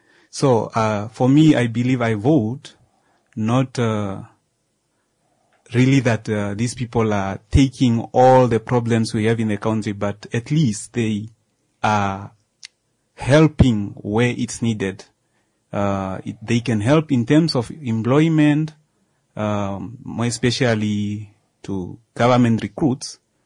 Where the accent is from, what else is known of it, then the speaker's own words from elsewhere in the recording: Oambungu, Oshana, Namibia; I come from Oambungu village, just in Ongwadiva constituency, or you can say Onamtai village. That's where I came from.